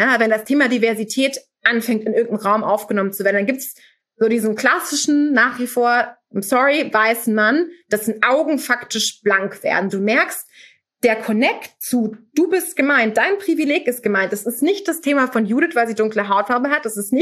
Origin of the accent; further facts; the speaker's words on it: Munich, Bavaria, Germany; ich bin auch in Neuperlach in München groß geworden. Ich identifiziere mich absolut mit dem ganz klassischen Ausländer in Deutschland. Mein Vater war nigerianischer Immigrant, der hier vor vielen Jahrzehnten nach Deutschland kam.